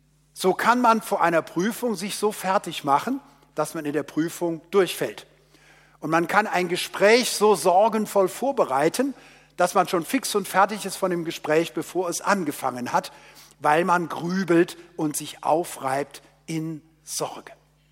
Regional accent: Rhineland, Germany; Wir als Rheinländer, wir geben das Geld aus, das wir nicht haben

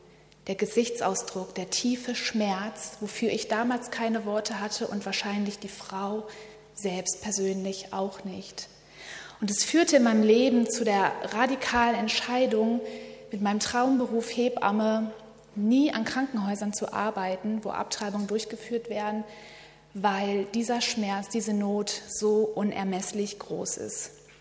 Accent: Bochum, North Rhine-Westphalia, Germany; Ich bin 32 Jahre alt und ich komme aus Bochum, aus dem schönen Ruhrgebiet.

